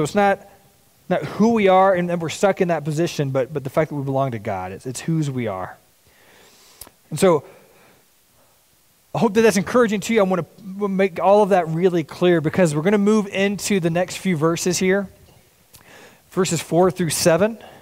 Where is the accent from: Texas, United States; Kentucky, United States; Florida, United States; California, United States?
Texas, United States; I'm from Texas, which is a Texas problem, and we're all working on it collectively as a unit.